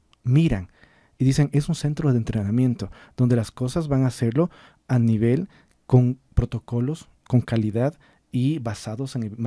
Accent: Ecuador; nos sentimos orgullosos como ecuatorianos

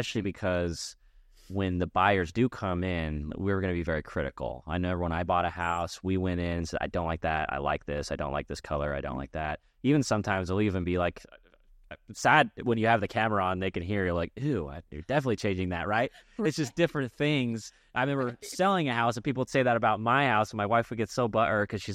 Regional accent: Payson, Utah, United States; I'm from Payson, Utah

